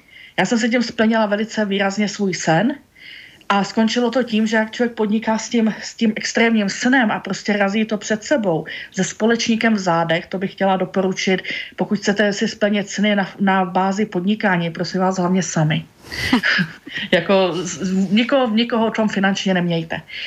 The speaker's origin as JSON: {"language": "Czech", "region": "Zlín Region", "country": "Czechia", "lives_now": "Prague, Czechia", "said": "A tím, jak vlastně pocházím z Valašska, odjela jsem do Prahy a byla jsem tady sama"}